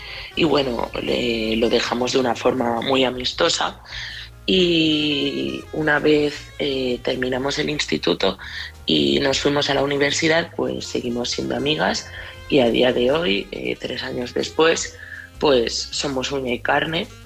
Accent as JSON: {"language": "Spanish", "town": "Madrid", "region": "Community of Madrid", "country": "Spain", "said": "de Madrid."}